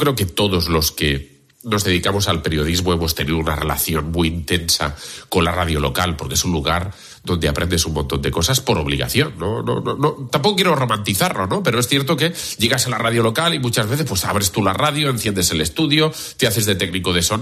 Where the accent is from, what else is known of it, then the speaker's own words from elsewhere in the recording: Sant Boi de Llobregat, Catalonia, Spain; que es otra población que hay en el Baix Llobregat, que es, yo soy de Sant Boi, pues son poblaciones cercanas, ¿no?